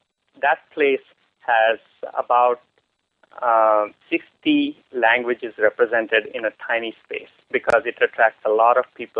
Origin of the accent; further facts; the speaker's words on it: Pondicherry, Puducherry, India; I grew up in the Sri Aurobindo Ashram there. All my schooling pretty much was there